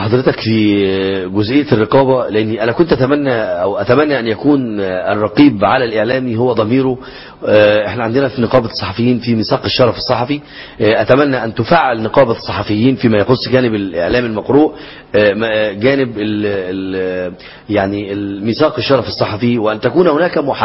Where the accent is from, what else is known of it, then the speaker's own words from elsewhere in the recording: Egypt; عندنا في مصر